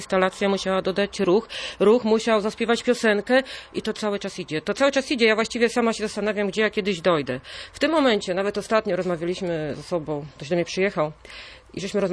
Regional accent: Warmian-Masurian Voivodeship, Poland; Wychowałam się w takiej małej wiosce na Warmii, wśród takich lasów i pól i myślę, że to mnie ukształtowało.

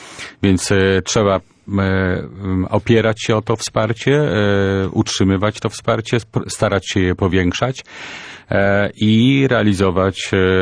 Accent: Gdańsk, Pomeranian Voivodeship, Poland; also born or lived in Gdynia; ja większość swojego życia przeżyłem w Gdańsku, choć urodziłem się w Gdyni, korzenie rodzinne są na Kaszubach. To jednak większość swojego życia młodzieńczego, już dorosłego przeżyłem w Gdańsku i Gdańsk jest dla mnie bardzo bliskim miastem

